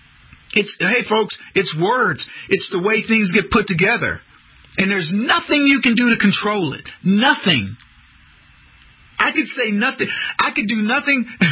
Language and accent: English; San Antonio, Texas, United States; I'm from San Antonio. He's not lying.